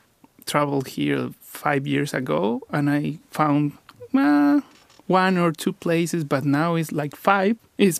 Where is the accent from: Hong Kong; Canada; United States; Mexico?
Mexico; central Mexico; I'm from the center of Mexico. My hometown name is La Chona. Well, it's a nickname, but it's in the center of Mexico.